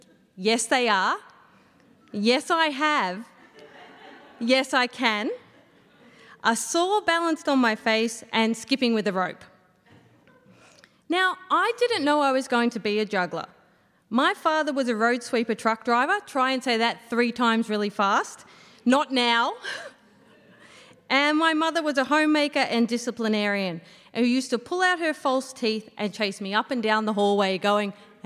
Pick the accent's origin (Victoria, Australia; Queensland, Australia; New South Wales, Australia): New South Wales, Australia; Yass; So, yep, I grew up in Yass with my brother, a second miracle baby, and my older sister. And we grew up on 5 acres.